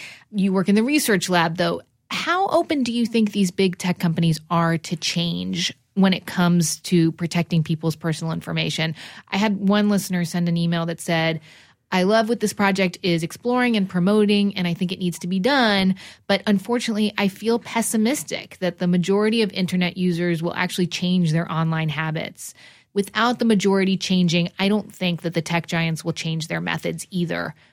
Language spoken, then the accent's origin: English; New Jersey, United States; I'm also from New Jersey, and I'm also half Persian.